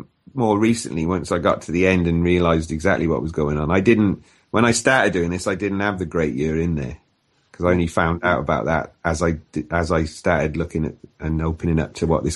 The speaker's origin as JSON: {"language": "English", "town": "Barry", "region": "Wales", "country": "United Kingdom", "tie": "born or raised there", "said": "some guys I met quite recently were actually from my home town of Barry in South Wales, South Cymru."}